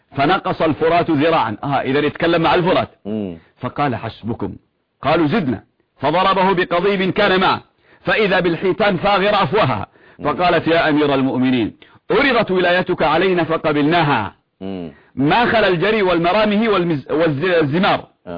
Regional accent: Yemen; عندنا في اليمن اسمه حبحب.

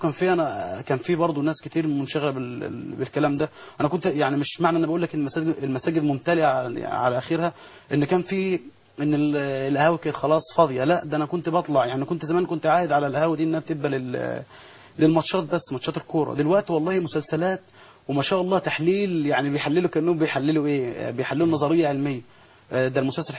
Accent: Kafr El Sheikh Governorate, Egypt; also born or lived in Damietta; لا انا من كفر الشيخ ومن دمياط

